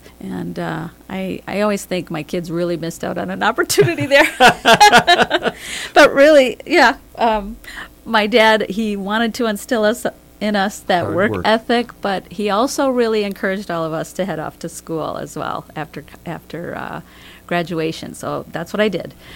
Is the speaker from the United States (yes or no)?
yes; Hampton, United States; Sure. Well, I grew up in the Hampton area. Just outside of Hampton, in fact. My brothers and I, we grew up on